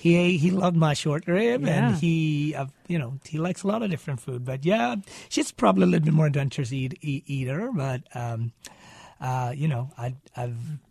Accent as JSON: {"language": "English", "country": "Sweden", "tie": "born or raised there", "also_born_or_lived": "Japan / France / Switzerland", "second_language": "English", "said": "different than the seafood that I grew up with in Sweden."}